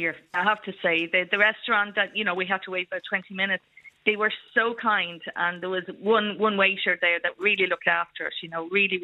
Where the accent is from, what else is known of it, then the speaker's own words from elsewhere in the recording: Dublin, Leinster, Ireland; I'm coming from Dublin and especially from the Liberties area and the Tenters area, very realistic.